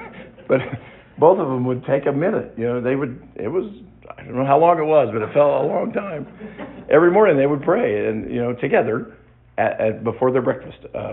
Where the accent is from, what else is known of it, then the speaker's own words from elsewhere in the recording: Broad Ripple, Indiana, United States; we spent a lot of time there as I was growing up in Broad Ripple. A lot of weekends at my maternal grandparents.